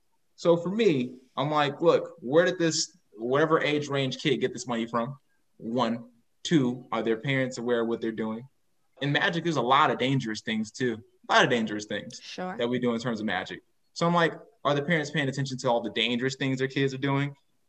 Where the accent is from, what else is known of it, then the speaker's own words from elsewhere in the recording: Chicago, Illinois, United States; And look, I come from Chicago. Ain't nobody about to bully me.